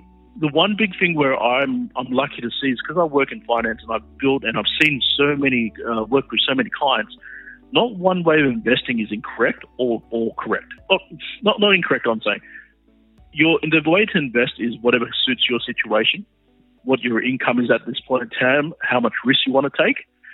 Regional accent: Bankstown, New South Wales, Australia; We were, more of a lower social economic family. Southwest Sydney, we're from Bankstown.

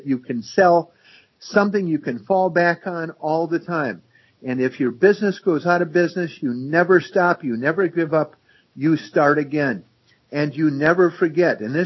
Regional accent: Detroit, Michigan, United States; And the tough one is growing up in Detroit, was trying to deal with a huge Hungarian population because nobody could speak Hungarian.

